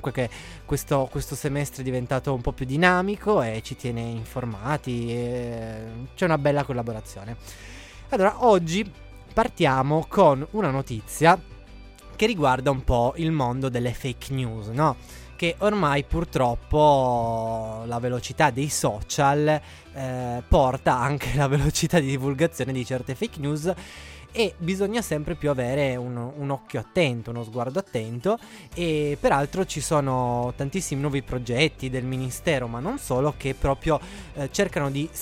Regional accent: Avigliana, Piedmont, Italy; io che vengo dalla Val di Susa, Vigliana, è nevicato.

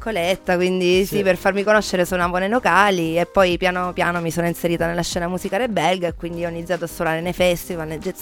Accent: Lecce, Apulia, Italy; perché io vengo da Lecce, comunque come hai detto tu.

